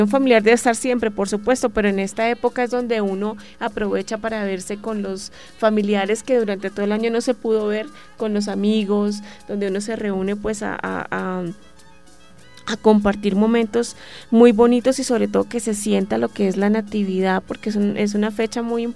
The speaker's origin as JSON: {"language": "Spanish", "region": "Santander", "country": "Colombia", "said": "en el caso de, digamos, de mi tierra, Santander, pues viene con diferentes tipos de carne"}